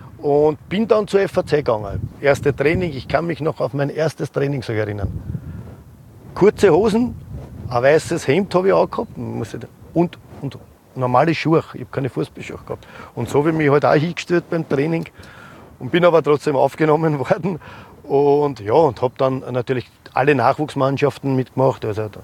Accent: Jedlersee, Vienna, Austria; und ich komme aus Jedlersee.

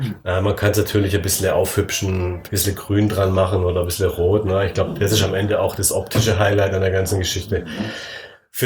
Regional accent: Baden-Württemberg, Germany; Ich bin selber Schwabe

